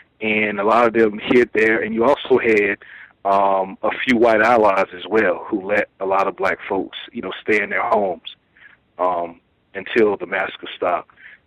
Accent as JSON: {"language": "English", "town": "Laurinburg", "region": "North Carolina", "country": "United States", "said": "I'm from Lawrenburg, North Carolina."}